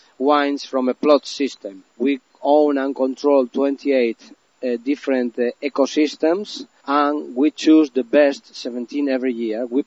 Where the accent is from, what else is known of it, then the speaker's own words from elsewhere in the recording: La Rioja, Spain; English is a second language; They come from Barcelona, but they rely on us. We are from Rioja, the technical team.